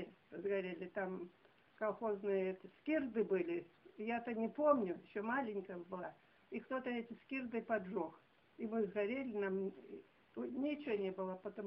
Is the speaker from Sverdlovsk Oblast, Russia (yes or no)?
no; Altai Krai, Russia; born there; Я родилась в Алтайском крае.